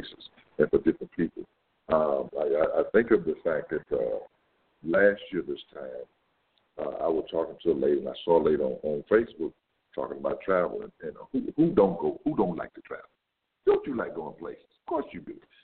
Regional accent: Florida, United States; I'm a guy. I'm from the Floridian side.

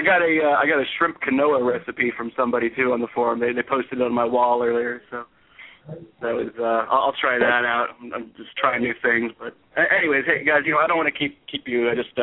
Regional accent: Washington, District of Columbia, United States; Hey, I'm from D.C., and it's a really pleasure to be talking to you guys.

